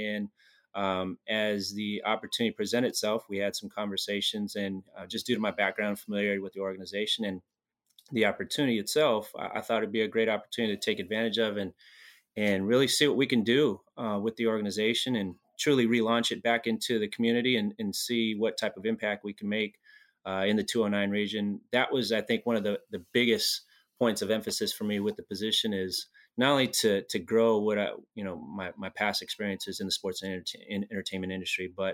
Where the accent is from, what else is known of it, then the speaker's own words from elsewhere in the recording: Stockton, California, United States; my upbringing, from the Stockton area, was raised on the west side of town. My parents were born and raised in Stockton as well.